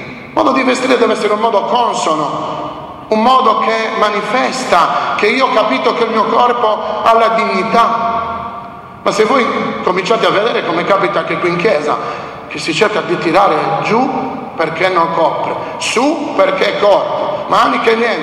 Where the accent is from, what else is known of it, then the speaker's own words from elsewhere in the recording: Sardinia, Italy; noi come sardi abbiamo avuto la dominazione bizantina